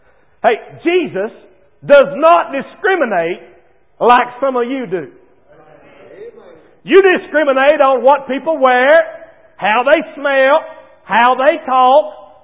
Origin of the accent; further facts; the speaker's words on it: Hendersonville, North Carolina, United States; Where are you from? I'm from Hendersonville.